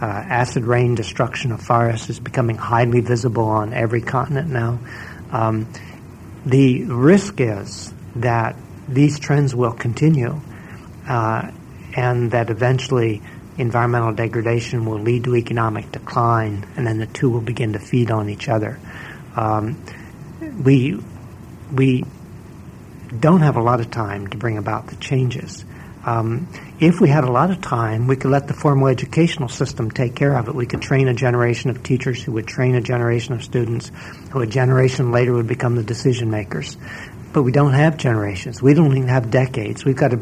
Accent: United States; As an American, it's becoming embarrassing.

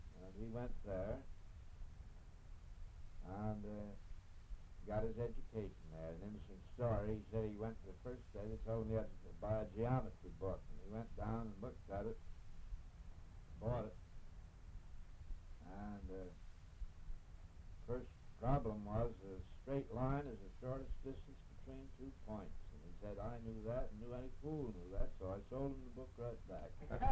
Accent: Tarrytown, New York, United States; I was born in Tarrytown, New York. Sleepy Hollow, and I attended Ichabod Crane School.

